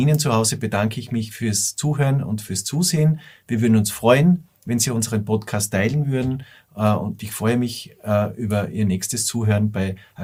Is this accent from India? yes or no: no; Austria; Da arbeiten ja sehr viele Stellen bei uns in Österreich mit.